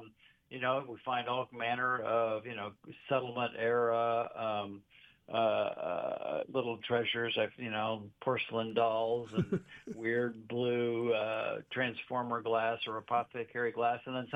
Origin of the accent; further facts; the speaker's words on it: Des Moines, Iowa, United States; also born or lived in Midwest; Yeah, I grew up in the Midwest. I grew up in Des Moines, Iowa.